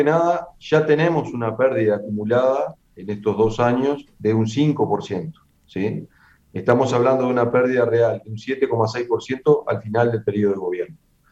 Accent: Paso de los Toros, Tacuarembó, Uruguay; soy de Paso de los Toros, no San Gregorio de Polanco.

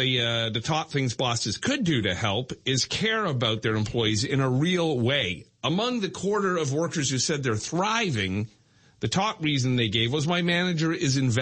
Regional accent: Ontario, Canada; Growing up in the West End, it was always a bone of contention between Brampton, Bramley, and Mississauga because it always felt like that part of Peel got everything.

